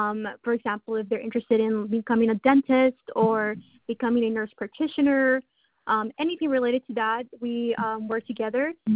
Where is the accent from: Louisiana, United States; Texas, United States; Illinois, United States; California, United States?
Illinois, United States; Chicago; Since I am from Chicago, so I was able to shadow physicians around the area.